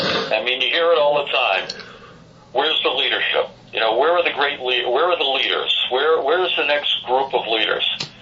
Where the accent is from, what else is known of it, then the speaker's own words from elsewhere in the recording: Boston, Massachusetts, United States; growing up in Boston